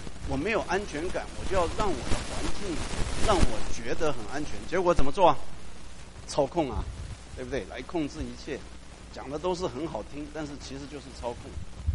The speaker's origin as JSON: {"language": "Chinese", "country": "Taiwan", "moved": "as an adult", "said": "我是从台湾来的，我不是小留学生，我是中留学生，我25岁才来"}